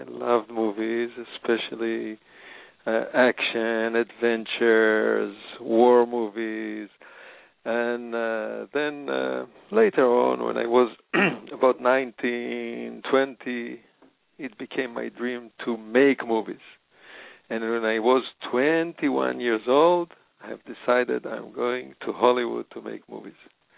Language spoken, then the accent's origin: English; Jerusalem, Jerusalem District, Israel; now in Los Angeles, United States; Right now I'm in Los Angeles. I live in Los Angeles. Of course, I made the movies here in Los Angeles. But originally I come from Israel, from the holy city of Jerusalem.